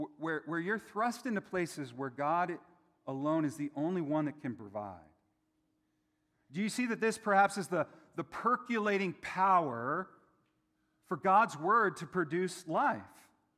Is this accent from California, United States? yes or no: no; Albuquerque, New Mexico, United States; Now, I'm from Albuquerque. We have this thing called the International Balloon Fiesta every fall.